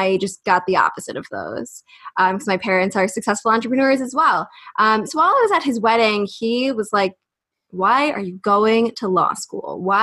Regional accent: United States; We're from the States, but he moved to Hungary, I don't know, 5-6 years ago.

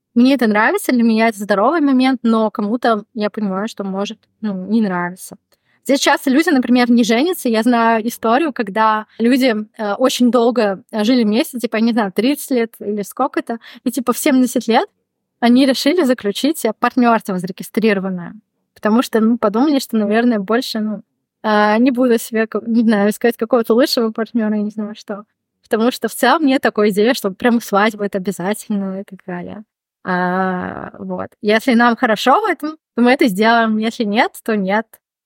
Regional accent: Russia; Я ни разу нигде никогда не сталкивалась ни с каким отрицательным отношением из-за того, что я из России.

